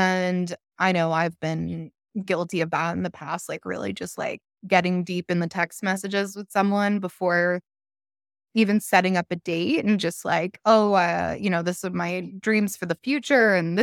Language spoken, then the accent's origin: English; New Jersey, United States; He grew up on Staten Island. I'm from New Jersey. We're both Italian.